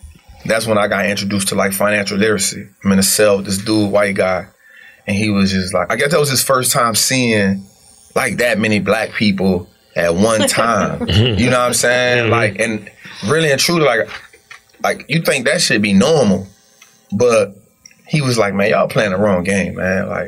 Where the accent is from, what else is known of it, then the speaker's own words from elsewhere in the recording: New Orleans, Louisiana, United States; So, just born and raised in New Orleans. Saw my moms get shot when I was kind of like 9.